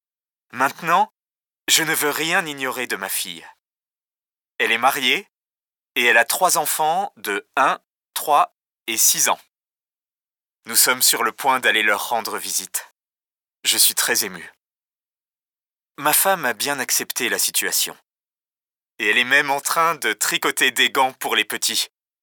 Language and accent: French; Clermont-Ferrand, Auvergne-Rhône-Alpes, France; also born or lived in Paris; Je suis né à Clermont-Ferrand, j'ai grandi dans une famille d'ouvriers. Mes parents ont travaillé toute leur vie chez Michelin. Moi, je suis parti à Paris pour faire des études. Ensuite, je suis revenu à Clermont-Ferrand